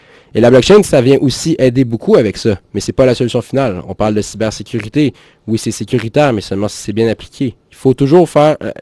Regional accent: Quebec, Canada; On vient du Québec, les autres, en passant, c'est pour ça qu'on parle français.

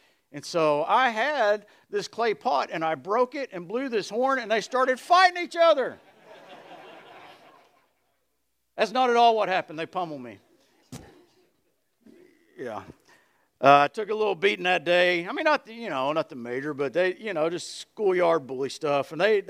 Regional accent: Burleson, Texas, United States; I told you all before, I grew up in Burleson, and we had a school bully, you know.

